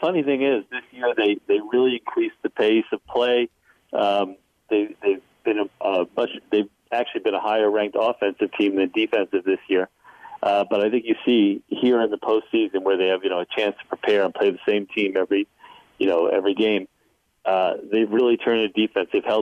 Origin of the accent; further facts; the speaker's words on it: New Jersey, United States; now in Cleveland, United States; I'm a Central Jersey guy